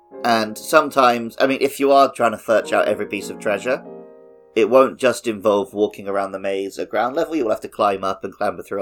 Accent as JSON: {"language": "English", "region": "England", "country": "United Kingdom", "said": "as the Englishman, they never scared me."}